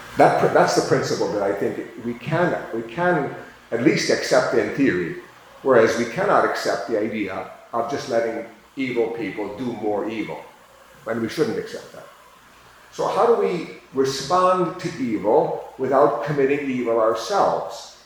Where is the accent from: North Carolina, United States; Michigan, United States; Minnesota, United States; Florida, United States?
Minnesota, United States; I heard some very tragic news from my home state, Minnesota.